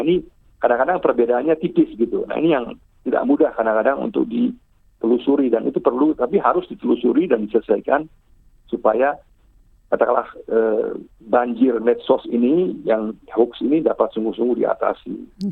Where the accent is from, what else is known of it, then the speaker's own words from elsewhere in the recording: Germany; Indonesian is a second language; saya orang luar ya, saya orang Jerman.